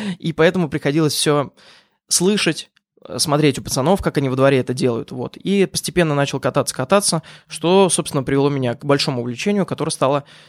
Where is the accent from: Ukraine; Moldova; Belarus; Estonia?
Ukraine; now in Moscow, Russia; Так, я родился в Украине